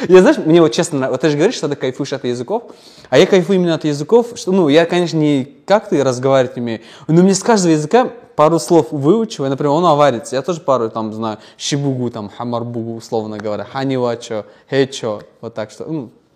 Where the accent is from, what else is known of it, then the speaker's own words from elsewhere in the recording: Uzbekistan; я узбек, но я не знаю, если честно.